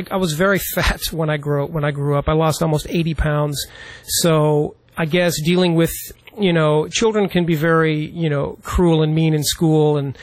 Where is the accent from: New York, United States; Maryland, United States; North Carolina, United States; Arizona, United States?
Arizona, United States; Tucson; Well, I'm from Tucson, Arizona originally.